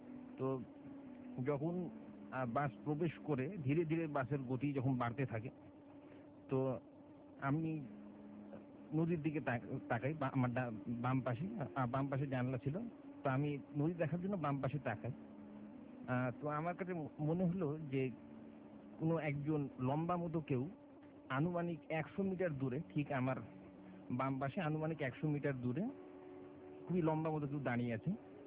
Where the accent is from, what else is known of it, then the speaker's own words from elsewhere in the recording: Dhaka, Dhaka Division, Bangladesh; আমি ঢাকা উত্তরা থেকে আসছি।